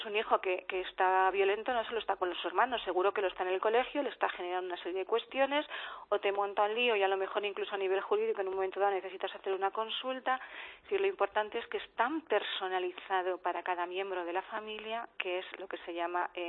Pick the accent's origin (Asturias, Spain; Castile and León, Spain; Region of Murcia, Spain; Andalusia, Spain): Castile and León, Spain; Valladolid; now in Madrid, Spain; yo que sabes que soy de Valladolid y ahora estoy aquí en Madrid llevando este programa